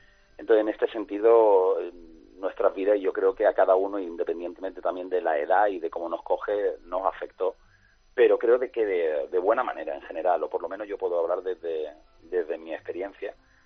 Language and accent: Spanish; Nerja, Andalusia, Spain; en mi pueblo y en mi playa y en mi Nerja tampoco me sentía como tan centro de atención.